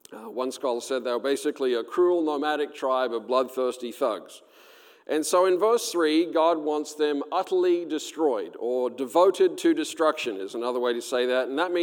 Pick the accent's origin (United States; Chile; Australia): Australia; accent: southern; I have a real southern accent. I was born and raised in Australia, and so I'm from the good side.